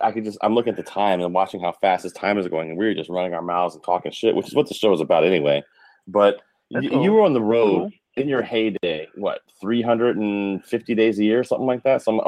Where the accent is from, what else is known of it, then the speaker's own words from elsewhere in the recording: Virginia, United States; I grew up in Virginia.